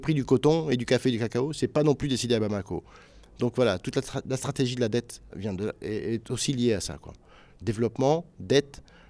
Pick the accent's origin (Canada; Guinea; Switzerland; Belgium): Guinea; also born or lived in France; je suis guinéen, mais je suis aussi français puisque ma mère est française. J'ai grandi beaucoup ici.